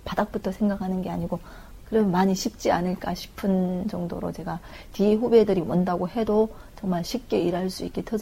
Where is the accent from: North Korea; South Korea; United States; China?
North Korea; 아니요 중국에서는 안 왔고요. 북한에서 왔어요.